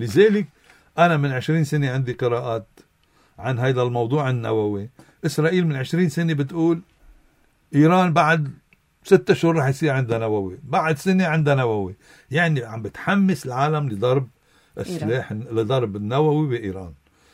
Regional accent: Lebanon; نحن كلبنانيين

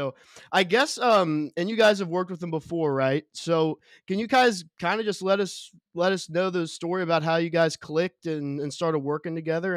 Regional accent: Kentucky, United States; I'm from Kentucky, Northern Kentucky, if you want to count it that.

